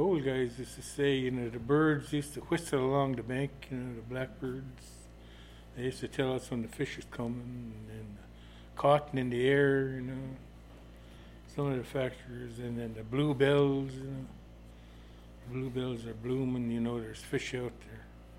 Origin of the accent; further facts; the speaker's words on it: Holy Cross, Alaska, United States; I grew up here in Holy Cross and I was born in 1954.